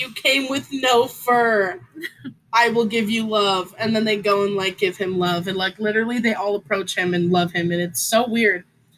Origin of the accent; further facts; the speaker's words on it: Arizona, United States; Oh, well, I lived in Arizona my whole life, but I'm not going to tell you what area.